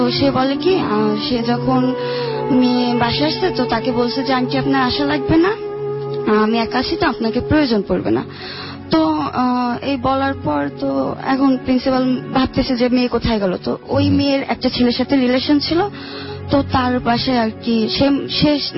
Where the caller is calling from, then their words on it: Khulna, Khulna Division, Bangladesh; খুলনা নিরালা থেকে আসছি।